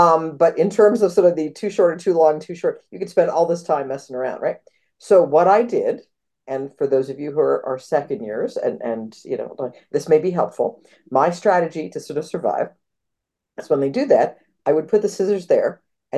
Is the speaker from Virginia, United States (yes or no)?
no; Altoona, Pennsylvania, United States; also born or lived in Philadelphia; now in Minnesota, United States; Was born and raised in Altoona, Pennsylvania, which is a nice place to be from, and lived for a very long time in Philadelphia until folks here sort of lured me to Minnesota.